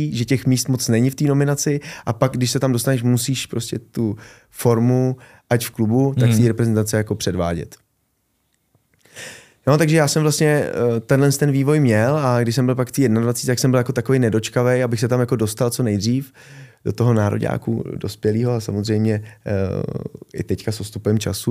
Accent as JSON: {"language": "Czech", "region": "Prague", "country": "Czechia", "said": "bydlel jsem v Praze, jsem Pražák"}